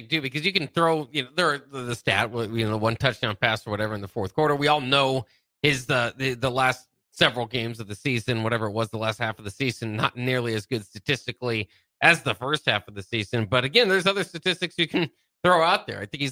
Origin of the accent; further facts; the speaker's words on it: Lincoln, Nebraska, United States; I grew up and born and raised in Lincoln, Nebraska. I never left, and why would I?